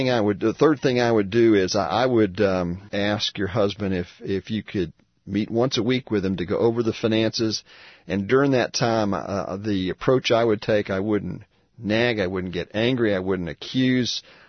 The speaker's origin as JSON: {"language": "English", "region": "Florida", "country": "United States", "tie": "born or raised there", "said": "I grew up in Central Florida. Lived for about 30 years, about a half hour from the Villages in Leesburg."}